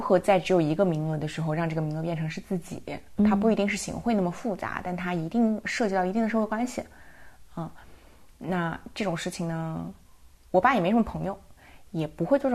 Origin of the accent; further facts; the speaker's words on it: Chongqing, China; 其实重庆那边嘛，我们老家，就重庆是一个虽然还是直辖市，但是除了它城市主城之外，大部分的我们称为区县的地方，就包括我自己老家县城，贫困县是挺多的。